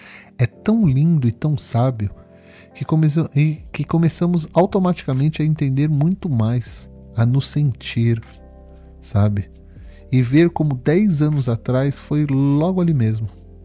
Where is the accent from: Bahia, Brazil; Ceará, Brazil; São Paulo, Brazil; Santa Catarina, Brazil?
São Paulo, Brazil; eu nasci na cidade de São Paulo, para quem não sabe. Eu sou paulistano, como se chama. Nasci na cidade de São Paulo e cresci na cidade de São Paulo, capital do estado de São Paulo. Cresci nessa cidade toda a minha vida